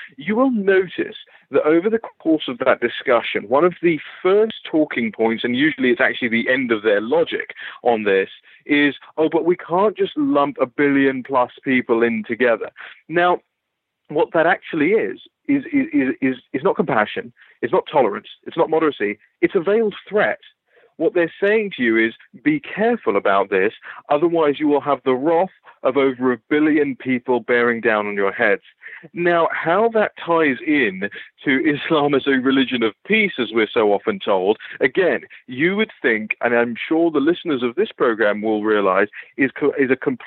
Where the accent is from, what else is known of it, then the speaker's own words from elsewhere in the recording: London, United Kingdom; I grew up with this around me. I'm from London, and so I saw Tower Hamlets in East London changing before my very eyes.